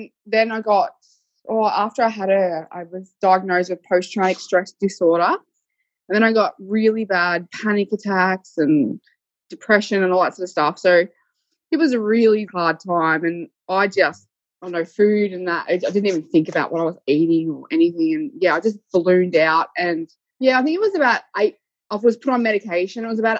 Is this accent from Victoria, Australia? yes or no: yes; Whittlesea, Victoria, Australia; I'm from Whittlesea in Victoria, and I'm a mum of two and a hairdresser.